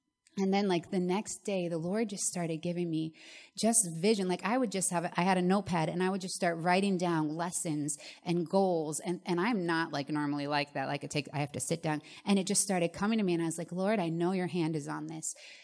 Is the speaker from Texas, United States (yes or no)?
no; Florida, United States; now in New York, United States; I moved from Florida, never really been out of Florida, and we're in New York